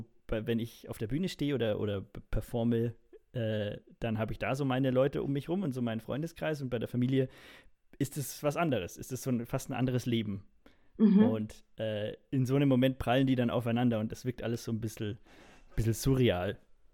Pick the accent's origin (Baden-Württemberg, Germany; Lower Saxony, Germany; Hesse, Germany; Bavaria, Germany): Bavaria, Germany; Munich; Ich dachte mir, okay, ich bin Münchner, ich krieg's hin, aber leider nein.